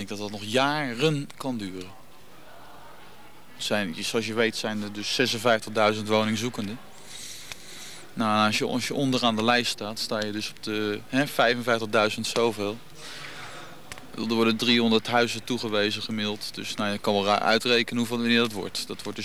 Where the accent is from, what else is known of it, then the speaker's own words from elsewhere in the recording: Amsterdam, North Holland, Netherlands; Ik kom uit de Spaarndammer buurt